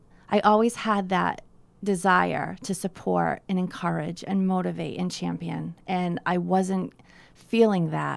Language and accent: English; Dartmouth, Massachusetts, United States; And growing up in Dartmouth, I grew up on the water, you know, out of Paid Narum.